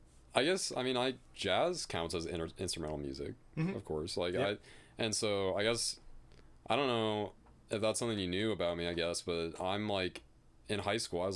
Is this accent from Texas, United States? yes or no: no; Lenexa, Kansas, United States; I'm from Lenexa, Kansas, like, you know, that's pretty very suburban